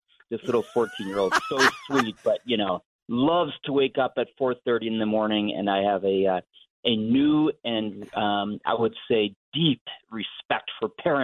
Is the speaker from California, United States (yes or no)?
no; Ohio, United States; I'm from Ohio. The state motto is "In God We Trust."